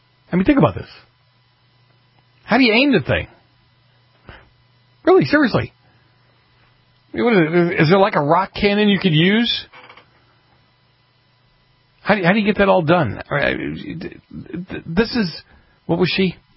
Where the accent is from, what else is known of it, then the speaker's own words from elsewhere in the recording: Massachusetts, United States; who is now running for the House seat in Massachusetts' 8th district. This is just wonderful. My home state again, making me proud.